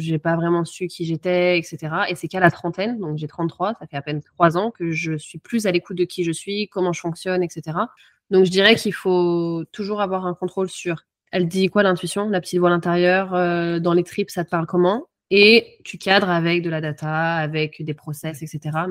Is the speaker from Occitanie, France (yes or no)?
no; Lyon, Auvergne-Rhône-Alpes, France; also born or lived in Los Angeles; j'ai vécu à Lyon. Donc moi, je suis originaire de Lyon. J'ai vécu à Lyon pour mes études. J'y ai habité aussi en tant qu'enfant. Je suis partie aux États-Unis pour mes études. Donc, j'ai vécu à Los Angeles. Donc, si, j'ai été toute la citadine.